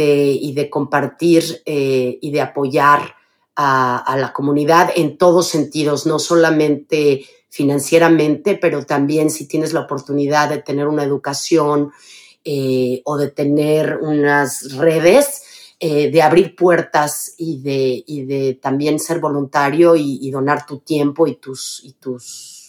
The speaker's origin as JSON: {"language": "Spanish", "region": "Mexico City", "country": "Mexico", "tie": "born or raised there", "said": "Yo nací en la Ciudad de México y viví los primeros 25 años de mi vida en la Ciudad de México."}